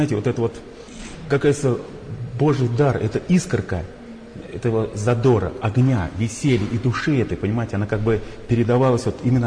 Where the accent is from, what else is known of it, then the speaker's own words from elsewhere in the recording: Brest, Brest Region, Belarus; Приехал я из Бреста, из города Героя Бреста. Живу рядом с Брестской крепостью.